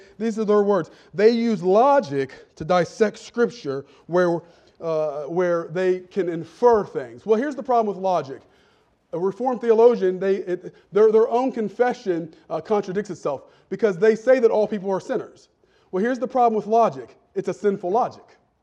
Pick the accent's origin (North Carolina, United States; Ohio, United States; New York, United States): Ohio, United States; I preach like I'm from Southwest Ohio because I'm from Southwest Ohio